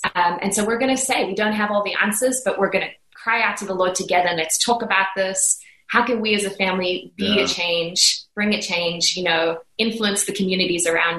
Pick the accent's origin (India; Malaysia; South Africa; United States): South Africa; I was raised in South Africa.